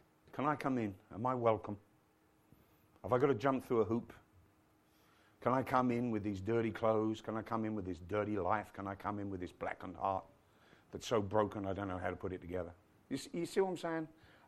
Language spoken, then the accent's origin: English; United Kingdom; never felt welcome, because I'm Brit.